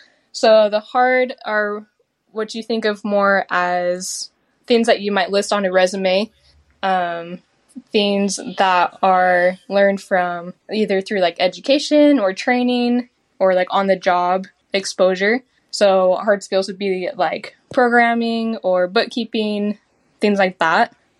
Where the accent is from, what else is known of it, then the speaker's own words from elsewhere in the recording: Utah, United States; So like I mentioned, I grew up in Utah, spent a lot of time outdoors.